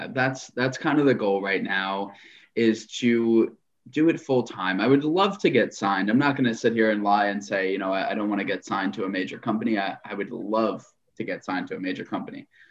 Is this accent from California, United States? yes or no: no; Long Island, New York, United States; now in Brooklyn, United States; Born and raised on Long Island, and I reside in Brooklyn now.